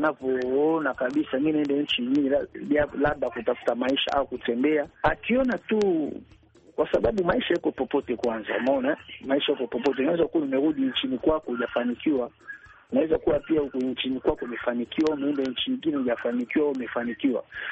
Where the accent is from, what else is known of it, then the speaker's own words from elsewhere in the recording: DR Congo; now in Tanzania; nilikuwa nimetoka DRC Congo, nimekuja Tanzania, nilikuwa kijana, sasa hivi nimekuwa kidogo na familia na makazi yangu nimekuwa hapa